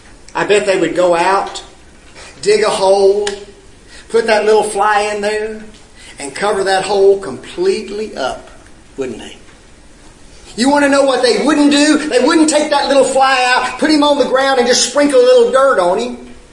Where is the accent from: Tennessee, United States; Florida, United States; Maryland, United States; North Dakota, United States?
Tennessee, United States; Memphis; When I was a child growing up in Memphis, we attended at the Knight Arnold Church of Christ, and Brother E.L. Whitaker was the minister there.